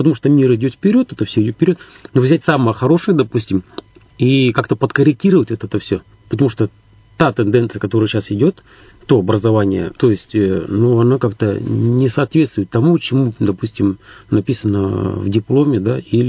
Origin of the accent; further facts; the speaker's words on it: Korshunovo, Irkutsk Oblast, Russia; also born or lived in Markovo / Bodaybo; Далее там в Бодайбо жил, потом вообще школу закончил село Коршуново, Иркутская область. То есть это деревенская школа наша